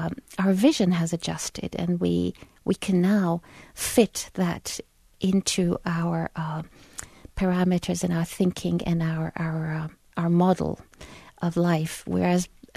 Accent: United States; I experienced it first as an American mother and then as a Muslim other.

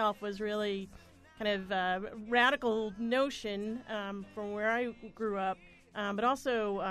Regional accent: Norfolk, Massachusetts, United States; You know, as a little blue-collar, non-gender conformative kid growing up in Norfolk, Mass

